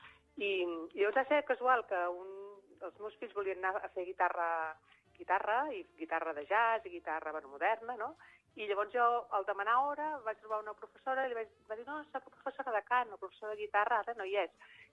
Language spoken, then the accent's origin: Catalan; Girona, Catalonia, Spain; born there; Jo he nascut a Girona, el meu pare era de Vilanova i la Geltrú, i va venir a Girona perquè treballava a Hisenda, el van destinar aquí